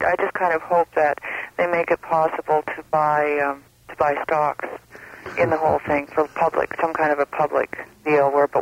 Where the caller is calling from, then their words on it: Whitehorse, Yukon, Canada; I'm calling from Whitehorse.